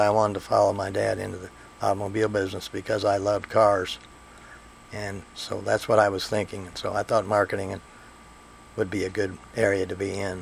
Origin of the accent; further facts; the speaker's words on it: Indianapolis, Indiana, United States; August 11th, 1940. I was born in Methodist Hospital. I've been in Indianapolis all my life.